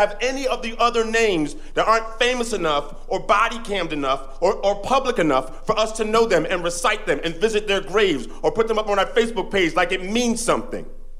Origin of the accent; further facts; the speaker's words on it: United States; as much as I love being an American, as much as I'm proud of where I'm from and who I am, America doesn't love me and never has.